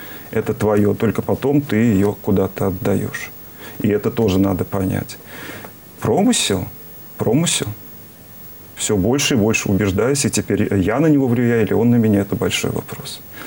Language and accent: Russian; Abramtsevo, Moscow Oblast, Russia; also born or lived in Kronstadt / Radonezh; меня увезли из города Кронштадт, и я оказался в городе Хотьково, меня не спросили. Но зато я вырос в Абрамцеве, зато я вырос в Радонеже, и лавра была недалеко.